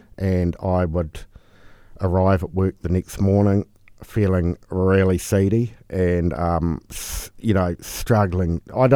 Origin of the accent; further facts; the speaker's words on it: Christchurch, Canterbury, New Zealand; I'm from Christchurch. Yep. So born and bred Cantabrian. Yep. Went to school here.